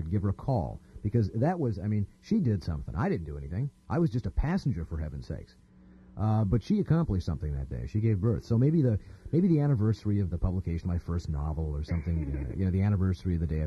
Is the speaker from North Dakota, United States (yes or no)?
yes; North Dakota, United States; I grew up in North Dakota, so to me it's a second language.